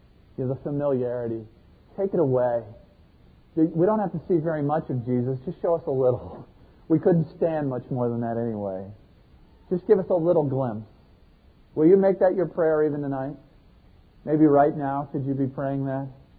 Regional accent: Miami, Florida, United States; Now, you have to realize I grew up in Miami, and so this mountain scene played out before me

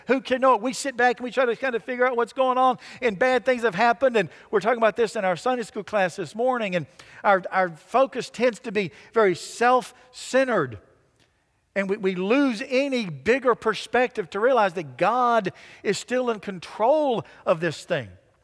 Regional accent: the South, United States; born there; I was born in the South, so I must be a Christian.

